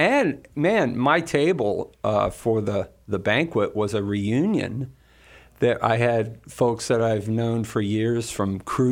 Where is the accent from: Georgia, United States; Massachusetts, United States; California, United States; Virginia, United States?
Virginia, United States; Falls Church; as you guys know, I'm originally from Falls Church, Virginia, so I'm still a Redskin fan.